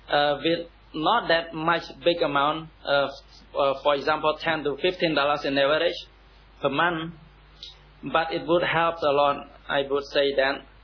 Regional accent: Cambodia; brother and sister from Cambodia here. … from Cambodia

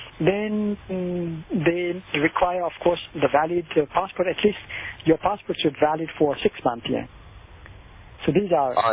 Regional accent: Nepal; English is a second language; Our currency is called Nepalese rupee, as Indian also called rupee, and our Nepalese rupee.

